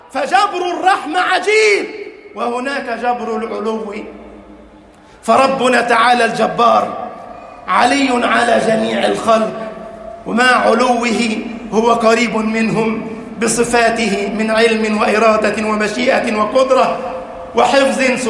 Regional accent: Egypt; اللهم اجعل بلدنا مصر أمنا أمانا، سخاء رخاء

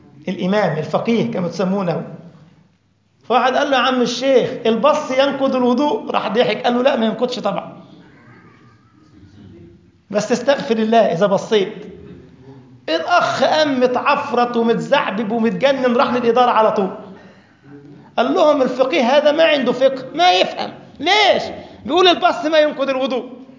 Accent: Egypt; فالفرخة عندنا في مصر يعني إيه؟ دجاجة.

